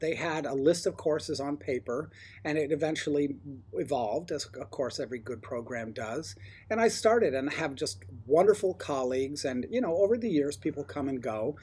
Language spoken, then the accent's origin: English; Tampa, Florida, United States; So I grew up mostly in Tampa.